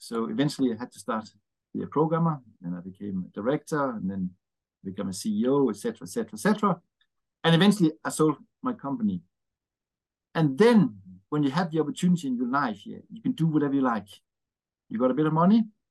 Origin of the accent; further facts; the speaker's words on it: Denmark; now in England; I'm from Europe, a bit like Javier. I'm from Denmark. Been working in England for the last 30 years